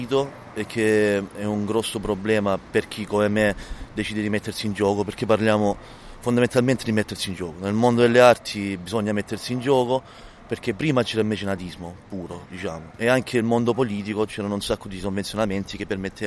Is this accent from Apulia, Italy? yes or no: yes; Apulia, Italy; Io devo dire che sono stato fortunato che, essendo salentino